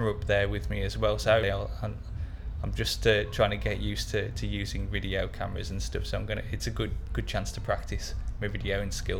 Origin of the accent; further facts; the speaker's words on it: Dudley, West Midlands, United Kingdom; now in North East England, United Kingdom; I'm 39 years old, and I come from the North East, but originally I come from a place called Dudley in the West Midlands.